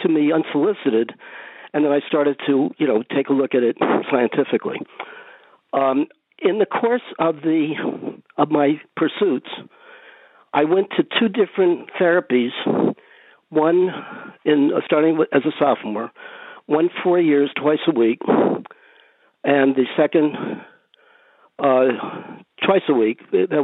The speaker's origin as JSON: {"language": "English", "town": "Miami Beach", "region": "Florida", "country": "United States", "moved": "as an adult", "said": "I came from Miami Beach, Florida. I escaped to Columbia University."}